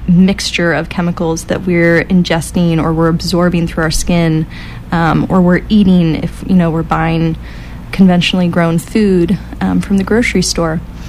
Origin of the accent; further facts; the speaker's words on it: Florida, United States; now in Chico, United States; So I came from Florida, and as I drove out here, I really thought Chico was on the coast.